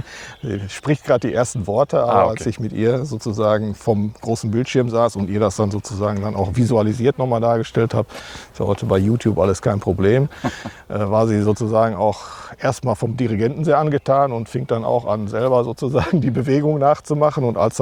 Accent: Marl, North Rhine-Westphalia, Germany; born there; in Mahl, komme auch gebürtig aus Mahl.

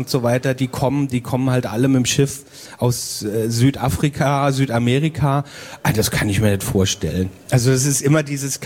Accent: Mainz, Rhineland-Palatinate, Germany; in Rheinland-Pfalz, ich komme ja aus Mainz

